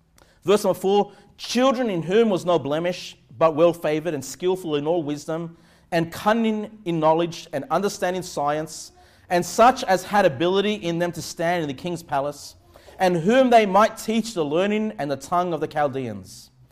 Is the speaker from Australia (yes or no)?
yes; Australia; as an Australian, you are still in the top 1% of the richest people of the entire world.